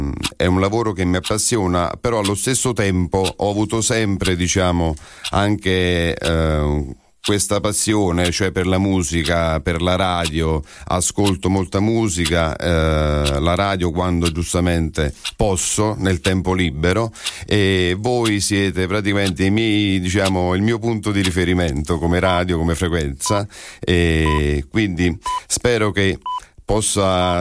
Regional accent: San Martino Valle Caudina, Campania, Italy; sono della provincia di Avellino, precisamente Valle Caudina, in un paese che si chiama San Martino, Valle Caudina.

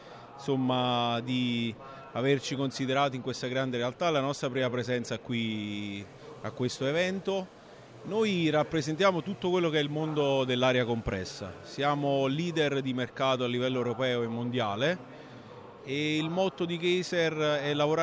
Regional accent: Caserta, Campania, Italy; Io sono di Caserta.

